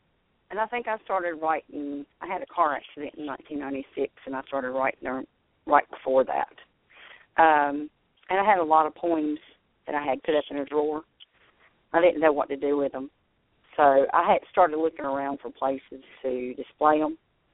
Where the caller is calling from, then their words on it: Thomasville, North Carolina, United States; I'm calling from Thomasville, North Carolina, and I'm from here.